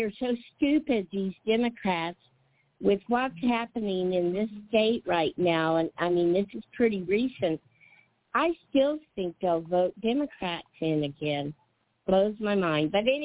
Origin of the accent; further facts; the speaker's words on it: New Mexico, United States; moved away as an adult; I still say I'm from New Mexico. I'll always be a New Mexican. I'll always love that state, but I was forced out of it